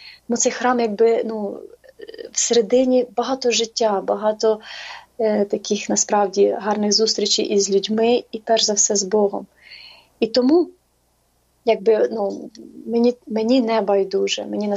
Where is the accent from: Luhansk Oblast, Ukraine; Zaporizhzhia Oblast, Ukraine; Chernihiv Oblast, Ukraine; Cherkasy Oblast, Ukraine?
Cherkasy Oblast, Ukraine; я з Черкащини, і в нас там, ну, католицьких храмів взагалі дуже мало. Там основному храми православні.